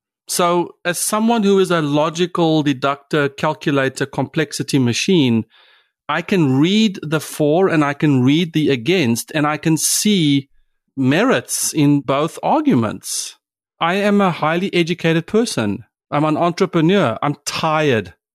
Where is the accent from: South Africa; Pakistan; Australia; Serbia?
South Africa; now in United States; as a South African driving around in the United States, I've been here for 20 plus years, so I'm an American citizen